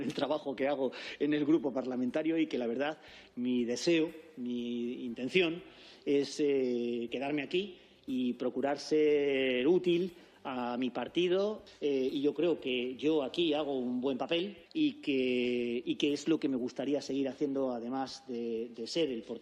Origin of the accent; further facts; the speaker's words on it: Madrid, Community of Madrid, Spain; also born or lived in Huelva; nací en Huelva y he vivido toda la vida en Madrid